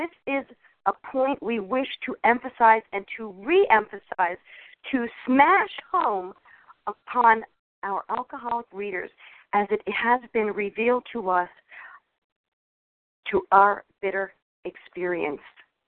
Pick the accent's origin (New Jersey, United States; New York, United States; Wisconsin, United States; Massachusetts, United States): New Jersey, United States; from South Jersey.